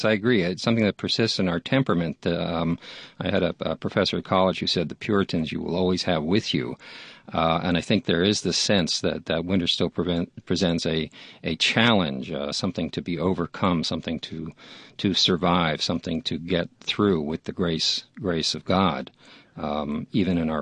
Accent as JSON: {"language": "English", "region": "New York", "country": "United States", "tie": "born or raised there", "said": "I grew up outside New York City"}